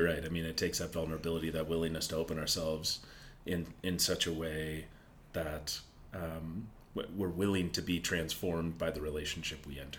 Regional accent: Rosemount, Minnesota, United States; Growing up in Rosemount, Minnesota, you know, Dakota County, you know, the very, very white community.

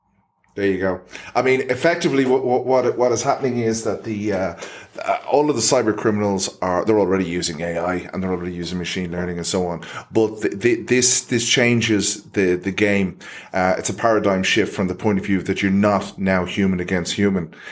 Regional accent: Finglas, Leinster, Ireland; And I'm from Finglas.

